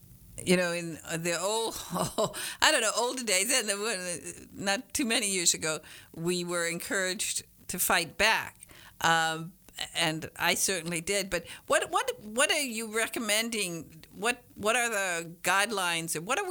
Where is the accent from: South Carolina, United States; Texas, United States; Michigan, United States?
Michigan, United States; accent: Upper Peninsula; also born or lived in Detroit; What happened is I'm from the Northern Peninsula of Michigan, and we moved to Detroit.